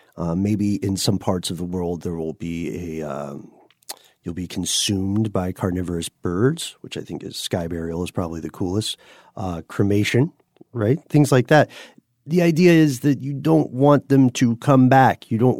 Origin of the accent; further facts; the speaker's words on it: Tennessee, United States; accent: Tennessee; Perhaps my Tennessee accent is coming.